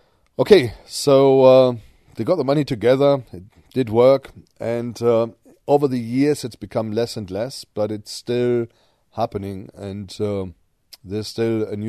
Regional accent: North Rhine-Westphalia, Germany; I went to a concentration camp in Germany, near my hometown, a place called Wewelsburg.

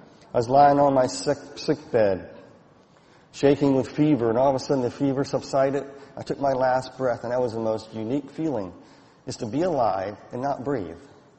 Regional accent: Falls Church, Virginia, United States; I lived not too far from here. I grew up in Falls Church area. If you know where Lowman's Plaza is, that was where I hung out.

